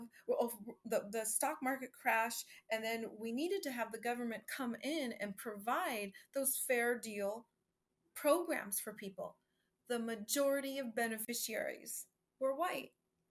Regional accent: Oakland, California, United States; born there; I was born an activist because I was born in Oakland, California.

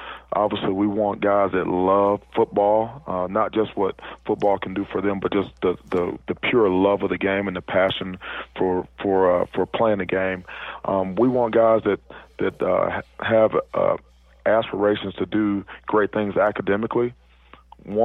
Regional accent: Cleveland, Ohio, United States; Then I got a chance to coach for my hometown, Cleveland Browns, and it was a team that I watched growing up

